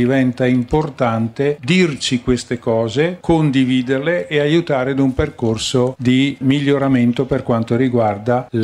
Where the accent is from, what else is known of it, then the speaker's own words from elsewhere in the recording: Trentino-Alto Adige, Italy; Io vengo dal Trentino.